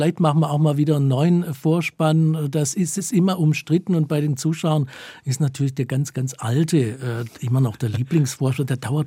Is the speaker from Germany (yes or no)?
yes; Stuttgart, Baden-Württemberg, Germany; Ich bin in Stuttgart geboren und aufgewachsen und auch mit der Straßenbahn zur Schule gefahren.